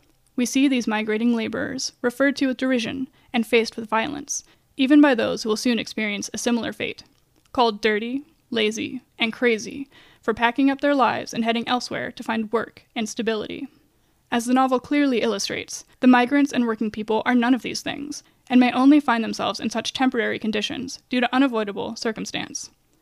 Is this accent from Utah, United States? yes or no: no; Amarillo, Texas, United States; from Amarillo, Texas